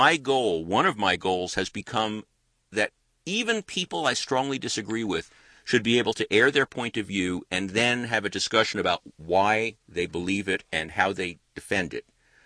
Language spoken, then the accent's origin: English; New York, United States; I am a New Yorker, and I have some of my negative New York traits.